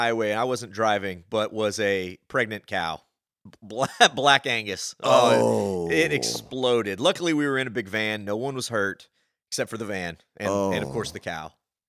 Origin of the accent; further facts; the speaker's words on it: Port Neches, Texas, United States; One of our good Corey Thibodeau from my hometown down there in Port Neches, Texas.